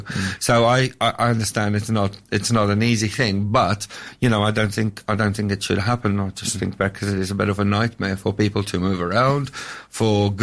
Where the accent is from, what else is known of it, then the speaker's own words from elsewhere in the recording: South Africa; I have a South African passport. As you can hear, I'm South African.